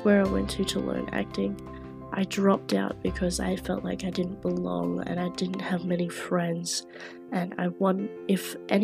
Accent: Australia; Oh, I come from Australia.

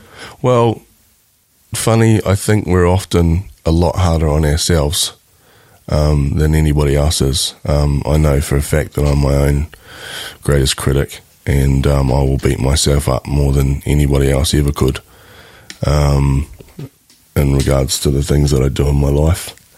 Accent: New Zealand; moved away; Mandy and I come over from New Zealand together dating.

